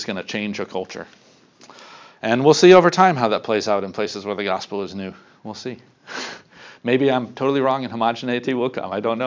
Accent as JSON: {"language": "English", "country": "United States", "said": "I'm fully American, and I'm fully a Christian."}